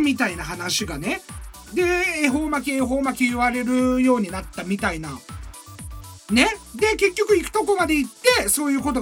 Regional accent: Niigata, Japan; born there; まあ俺新潟生まれなんですけど、

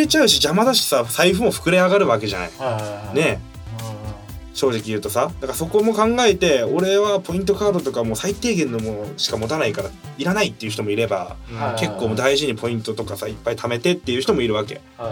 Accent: Hokkaido, Japan; 俺と西田は多分ね、この気持ち分かるんだけど、僕たち、我々は北海道出身で、

